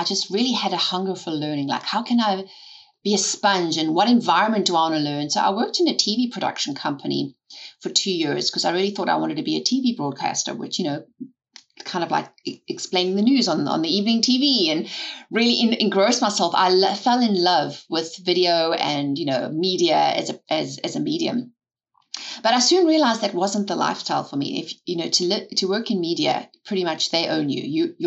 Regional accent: South Africa; when I was born and raised in South Africa, it was a very interesting environment to grow up in.

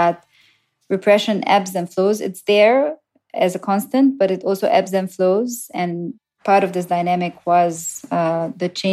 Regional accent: Cairo, Cairo Governorate, Egypt; I grew up in Cairo back in the 1990s.

